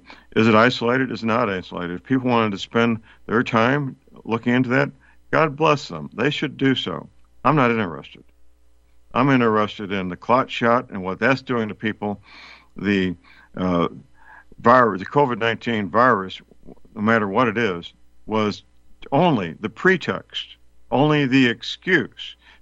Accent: St. Louis, Missouri, United States; Part of the Pfizer vaccine is manufactured in my hometown, St. Louis, Missouri.

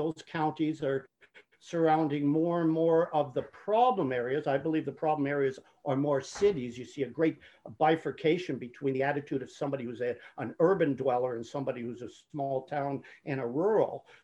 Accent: Canada; even though I'm Canadian? So I'm looking at the US.

